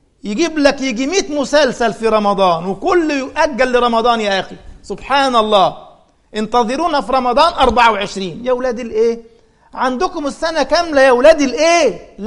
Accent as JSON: {"language": "Arabic", "country": "Egypt", "said": "بدليل شوف مثلا في مصر، أنا مصري، في مصر السنة 12 شهر صح؟"}